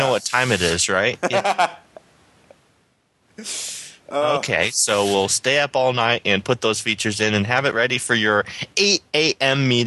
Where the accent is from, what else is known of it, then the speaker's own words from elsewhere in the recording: Washington, United States; from Washington State, the frigid Arctic Northwest.